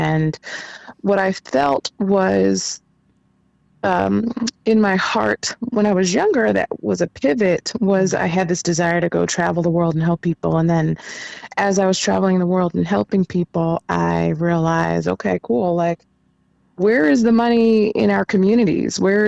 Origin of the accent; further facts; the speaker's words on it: United States; You know, when I was younger, I grew up here in the United States